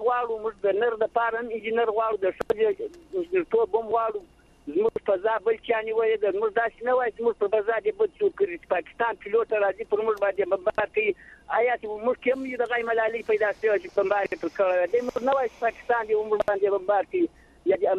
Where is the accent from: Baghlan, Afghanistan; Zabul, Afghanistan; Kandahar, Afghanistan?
Zabul, Afghanistan; زه د زابل د ولایت ته تغرد ولسوالۍ … خبر در سره کوم